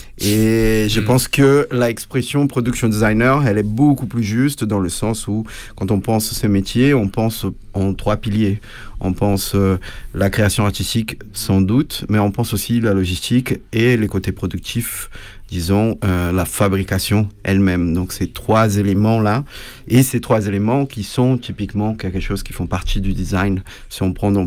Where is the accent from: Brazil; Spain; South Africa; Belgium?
Brazil; now in Paris, France; Bon, je suis brésilien, je suis arrivé à Paris en 2008